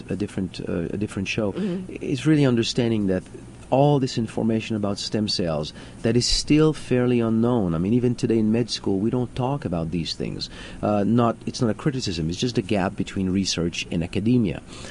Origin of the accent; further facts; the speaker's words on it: Canada; I'm from Canada